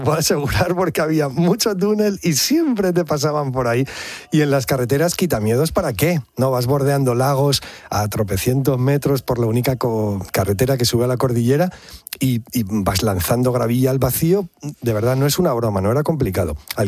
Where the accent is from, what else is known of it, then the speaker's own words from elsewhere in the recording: La Rioja, Spain; Quizá también porque somos riojanos, ¿no? Y hablando de la cuna del vino